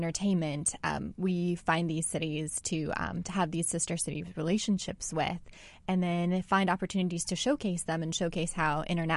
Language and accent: English; Sarajevo, Bosnia & Herzegovina; I'm originally from Sarajevo, Bosnia, so that is the closest sister city to my native country.